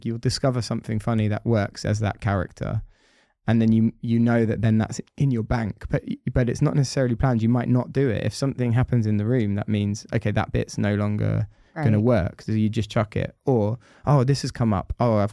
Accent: United Kingdom; I'm British.

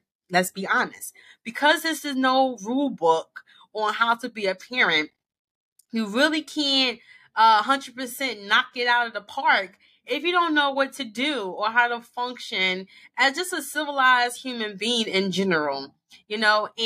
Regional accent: New Jersey, United States; So, I grew up in New Jersey. Not much impression there, but that's okay. I don't like New Jersey either. My family is from North Carolina, like Charlotte, Raleigh, Durham.

